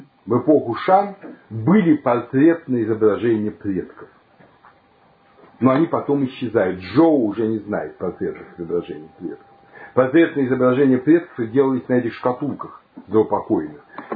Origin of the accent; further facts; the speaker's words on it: China; Russian is a second language; я же в детстве жил в Китае, и очень китайскую культуру знаю не понаслышке.